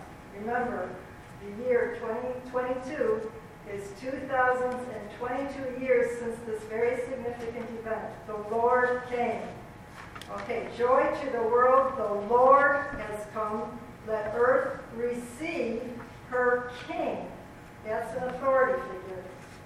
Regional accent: Plano, Texas, United States; from Plano.

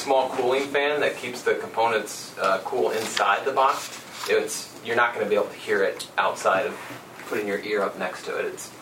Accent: Illinois, United States; I'm with GRNE Solar, born and raised in Illinois.

